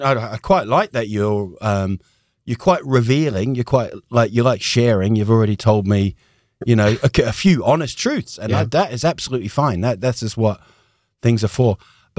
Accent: New Zealand; accent: Northern English; also born or lived in England; But I grew up in New Zealand, born in England, but I remember when I went to school in New Zealand, I had this kind of Northern English, you know, kind of, you're all right

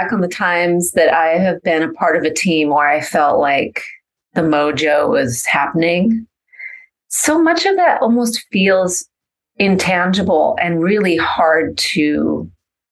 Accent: Seattle, Washington, United States; now in Portland, United States; I'm originally from Seattle, a Pacific Northwest local.

